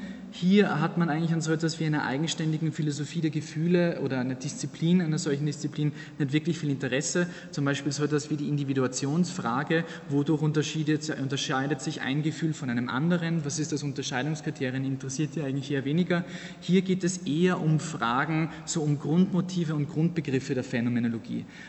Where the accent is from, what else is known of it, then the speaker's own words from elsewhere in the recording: Vienna, Austria; Ich komme aus Wien, ich bin Doktorand hier.